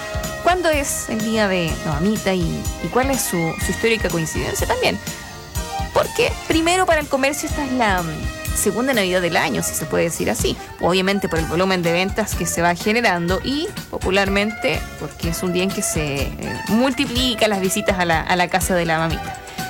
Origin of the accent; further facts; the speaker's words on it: Chile; aunque como buen chileno uno lo va a hacer igual